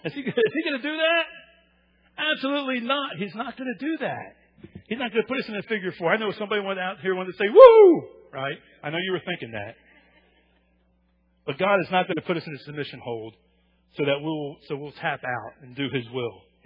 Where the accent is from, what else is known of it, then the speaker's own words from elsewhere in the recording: New Jersey, United States; 8 years in the Marine Corps, I'm from New Jersey, and I'm Italian.